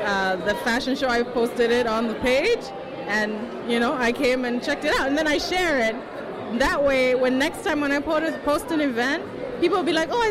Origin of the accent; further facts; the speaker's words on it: Zimbabwe; now in Vancouver, Canada; I've been in Vancouver the past 13 years. So I'm a transplant. I came from Zimbabwe in Southern Africa.